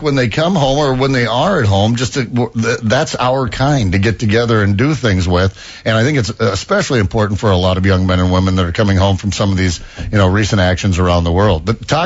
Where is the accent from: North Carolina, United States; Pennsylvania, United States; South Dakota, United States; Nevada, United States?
South Dakota, United States; Minnesota in particular, my home state of South Dakota and Wisconsin